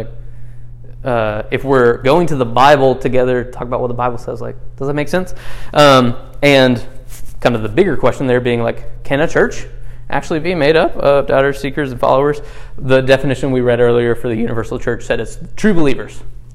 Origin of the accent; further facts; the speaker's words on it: the South, United States; I grew up in the South. They're very Christian-y, okay?